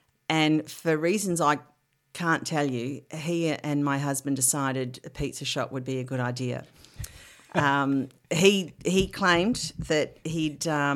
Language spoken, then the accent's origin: English; Geelong, Victoria, Australia; I would have to suggest that I'm about as authentic Geelong as you could get. I was born at what was at the time Holy Cross Hospital. It's now St John of God. And we grew up almost on the corner